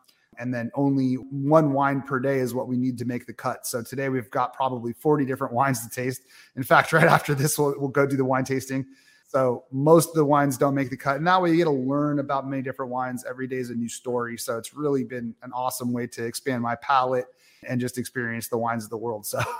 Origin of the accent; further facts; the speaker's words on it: California, United States; Originally, I'm from Marin County, which is just south of Sonoma.